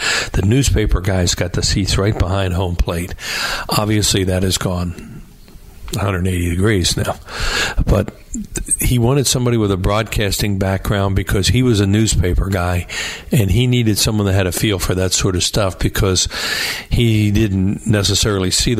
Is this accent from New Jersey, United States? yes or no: no; Newtown Square, Pennsylvania, United States; We're sitting here talking about how I grew up in Newtown Square in Delaware County. I grew up a Phillies fan.